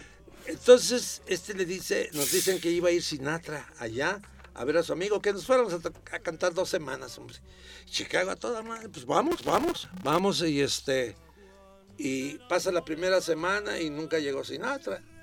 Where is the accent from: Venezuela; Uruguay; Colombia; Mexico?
Mexico; En segundo, somos mexicanos, aquellos son cubanos.